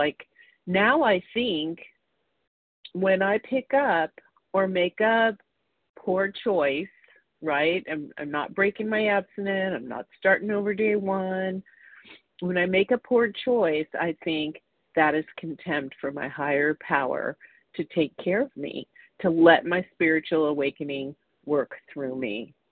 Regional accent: Los Angeles, California, United States; I'm calling from California. It's blue skies in Santa Monica

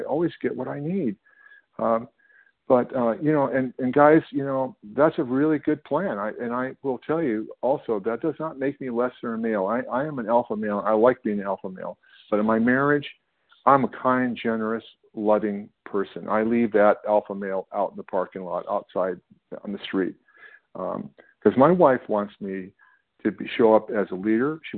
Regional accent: California, United States; I'm from California.

